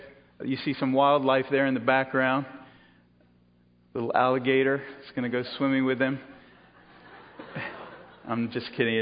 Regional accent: Sarasota, Florida, United States; Our family will often vacation where I grew up in Sarasota, Florida.

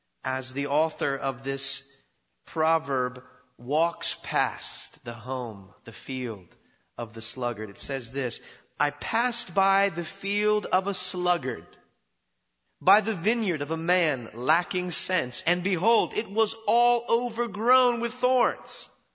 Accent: Oregon, United States; I am originally from Oregon, and we have slugs in Oregon.

